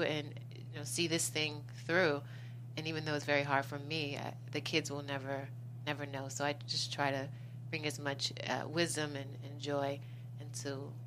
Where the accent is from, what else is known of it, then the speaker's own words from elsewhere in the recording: Chicago, Illinois, United States; You know, I'm originally from Chicago.